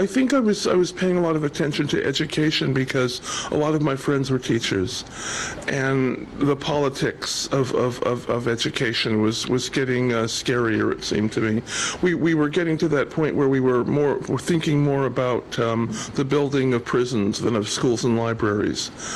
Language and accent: English; Pasadena, California, United States; my hometown, Pasadena, had a bond issue that they passed to aid libraries.